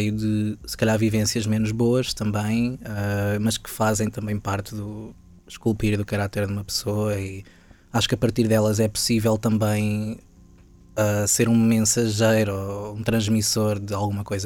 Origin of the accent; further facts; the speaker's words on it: Montemor-o-Velho, Coimbra, Portugal; gravar este disco no seio do sítio de onde vim, em Montemor-o-Velho, uma freguesia chamada Liceia